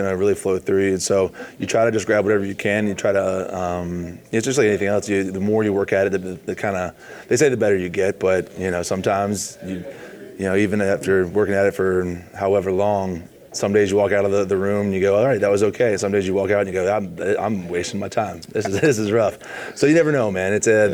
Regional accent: Columbia, South Carolina, United States; Growing up, I grew up right outside of Five Points here in Columbia, and the scene down there, obviously growing up in the 90s

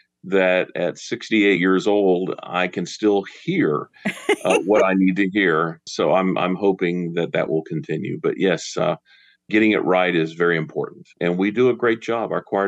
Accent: Jacksonville, Florida, United States; Well, I was raised in Jacksonville, Florida, the second of five children.

